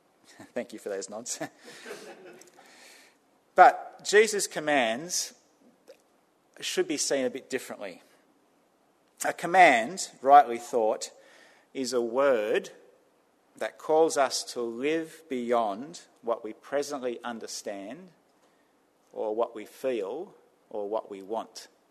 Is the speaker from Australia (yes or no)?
yes; New South Wales, Australia; I grew up in New South Wales, not far from the beach, 100 metres from the beach